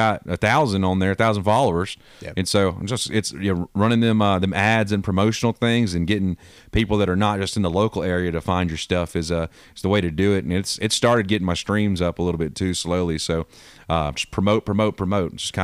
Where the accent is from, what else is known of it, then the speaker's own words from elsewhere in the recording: Macon, Georgia, United States; born there; when I was born in Macon, I never lived there, but I was born there